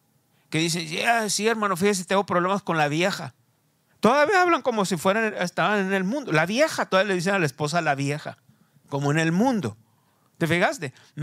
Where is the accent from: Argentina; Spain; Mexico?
Mexico; Porque siempre nos identificamos como mexicanos.